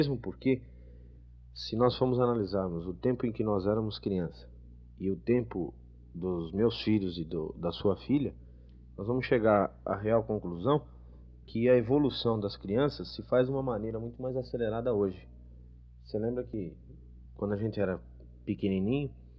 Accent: São Caetano do Sul, São Paulo, Brazil; also born or lived in Santo Amaro; nós dois nascemos ainda em Santo Amaro. Papai naquela época tinha uma padaria. E com 6 meses a gente veio morar aqui em São Caetano. Fomos criados. Papai comprou um outro bar aqui. E viemos para cá em 1947, em março

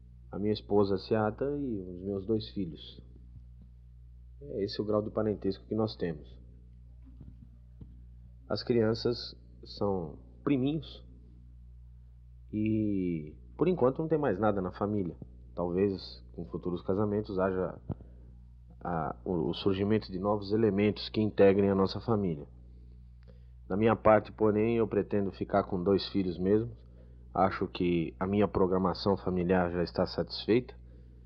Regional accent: São Caetano do Sul, São Paulo, Brazil; also born or lived in Santo Amaro; nós dois nascemos ainda em Santo Amaro. Papai naquela época tinha uma padaria. E com 6 meses a gente veio morar aqui em São Caetano. Fomos criados. Papai comprou um outro bar aqui. E viemos para cá em 1947, em março

